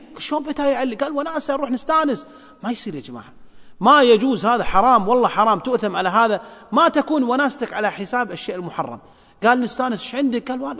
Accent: Kuwait; عندنا في الكويت

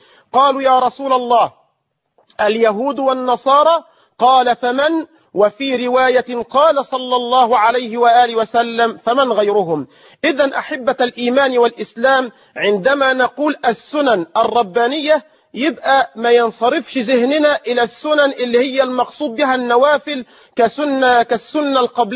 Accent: Egypt; وأسأل الله تبارك وتعالى أن يجعل بلدنا مصر أمنا أمانا، سخاء رخاء

